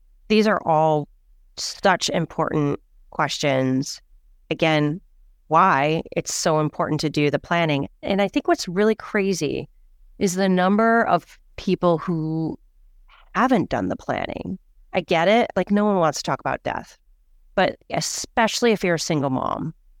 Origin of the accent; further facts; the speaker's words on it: Michigan, United States; I grew up in Michigan and we had an acre garden that we grew 20 different crops on it.